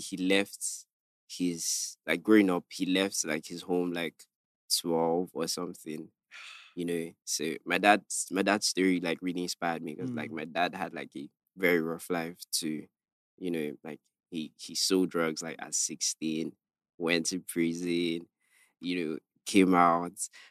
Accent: Iba, Lagos, Nigeria; I mean, man, everything you hear about Iba is like true, like the insecurity, cultism

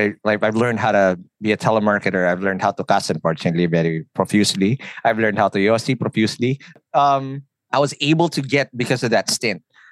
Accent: Quezon City, Metro Manila, Philippines; English is a second language; I am not American. I am very Filipino. There you go. I was born and raised in Kamuning, Quezon City. That's my hood, right?

